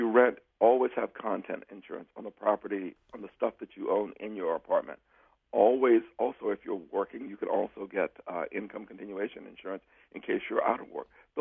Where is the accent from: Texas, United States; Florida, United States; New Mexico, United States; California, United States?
Florida, United States; It's like when growing up in Florida, we knew that the area in which we lived in would be flooded about every 5 years.